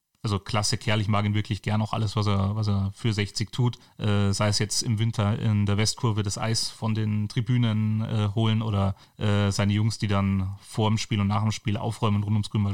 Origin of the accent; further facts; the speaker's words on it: Munich, Bavaria, Germany; born there; Also ich bin geboren in München, auch, also wirklich zu Hause auf die Welt gekommen, in Neuhausen.